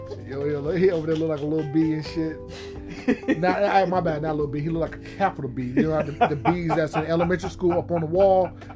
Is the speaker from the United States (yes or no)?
yes; Greenville, Mississippi, United States; I'm from the South. I'm from Greenville, Mississippi.